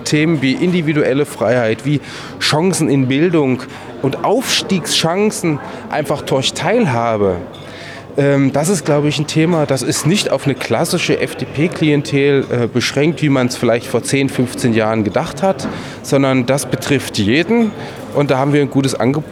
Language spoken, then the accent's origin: German; Thuringia, Germany; ich komme nur aus Thüringen.